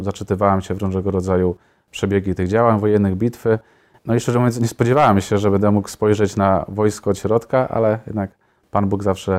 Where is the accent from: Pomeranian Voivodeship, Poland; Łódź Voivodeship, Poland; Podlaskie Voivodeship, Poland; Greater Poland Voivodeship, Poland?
Greater Poland Voivodeship, Poland; Ostrzeszów; Ja pochodzę z parafii Świętej Jadwigi Królowej w Ostrzeszowie. Za mną już 8 lat kapłaństwa.